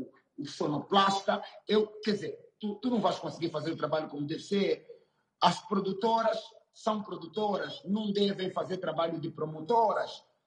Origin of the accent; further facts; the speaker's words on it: Angola; eu não sou de Luanda, eu sou de Cabinda Ocunene